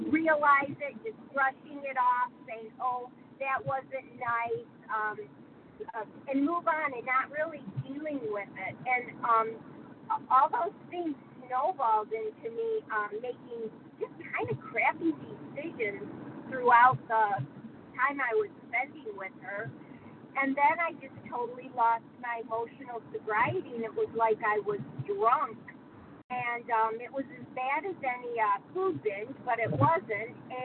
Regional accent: Michigan, United States; I'm from Michigan.

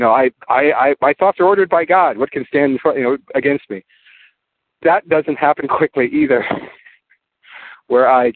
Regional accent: California, United States; But I'm still Californian, so I go to this meeting.

